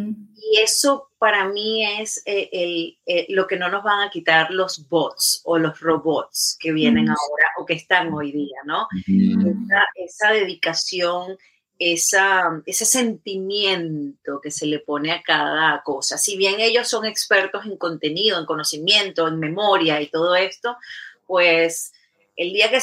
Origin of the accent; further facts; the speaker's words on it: Venezuela; moved away; Yo emigré de Venezuela, como te digo, hace 23 años, pero fui primero a España.